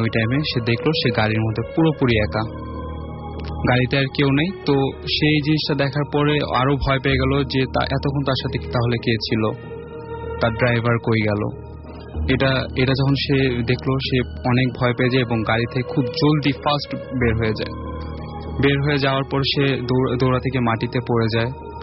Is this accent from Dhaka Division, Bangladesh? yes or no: yes; Dhaka, Dhaka Division, Bangladesh; মিরপুর থেকে এসেছি।